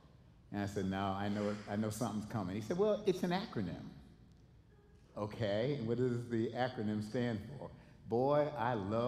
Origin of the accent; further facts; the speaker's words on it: Buffalo, New York, United States; Buffalo and grew up there where Daddy was a parish priest at St. Philip's Church in Buffalo there. And growing up in Buffalo, in 1960, when the old AFL came into being, I became a Buffalo Bills fan.